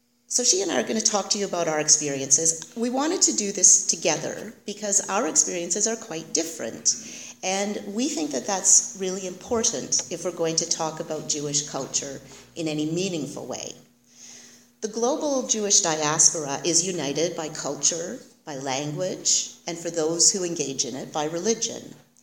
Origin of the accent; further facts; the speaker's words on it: British Columbia, Canada; I was born in British Columbia, and I lived in lots of different places there. Some of those places had Jewish communities. Victoria, where I consider home